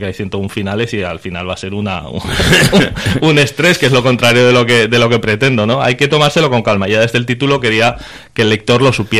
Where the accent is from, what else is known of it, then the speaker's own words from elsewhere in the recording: Zaragoza, Aragon, Spain; no de la de Tudela, porque yo me crié en Zaragoza